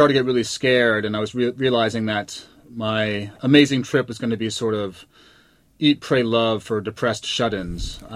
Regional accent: New York, United States; the first time I went, you know, I was from New York, kind of snobby

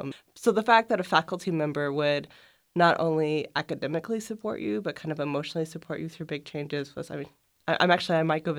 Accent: Newport, Oregon, United States; So I'm originally from Newport, Oregon, which is pretty much just on the Central Coast.

